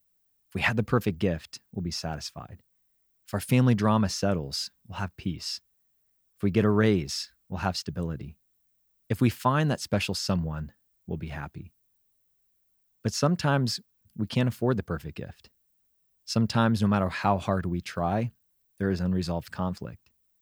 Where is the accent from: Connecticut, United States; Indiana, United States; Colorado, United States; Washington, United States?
Indiana, United States; I grew up in Indiana, so we had our fair share of white Christmases.